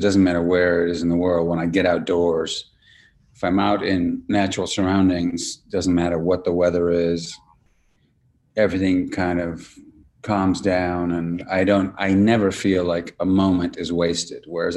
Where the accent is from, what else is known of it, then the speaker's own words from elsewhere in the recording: New York City, New York, United States; born there; also born or lived in Venezuela; Well, I was born in New York City, but as an infant, my dad got a job in South America. First, we went to Venezuela, spent a year there